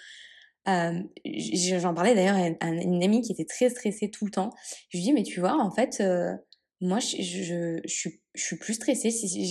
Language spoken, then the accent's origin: French; France; celles que tu peux vivre, on va dire, en tant que Français en France